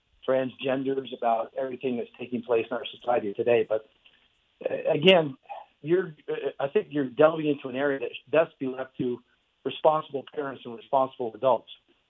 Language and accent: English; Vermont, United States; I mean, I have a friend of mine who lives back in Vermont, my home state